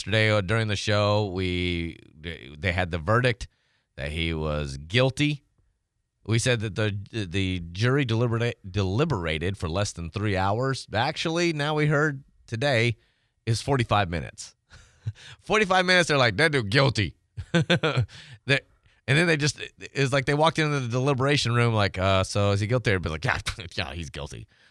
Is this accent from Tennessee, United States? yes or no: yes; Tennessee, United States; Yeah, I was going to say, it's some part where I grew up in Tennessee, you just don't, you don't finish your words, you don't finish your sentences.